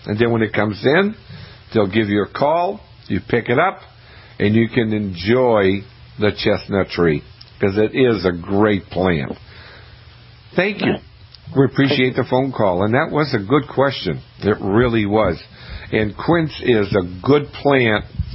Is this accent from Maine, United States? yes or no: yes; Maine, United States; Growing up in Maine, we had chestnut trees right on the street in front of my house.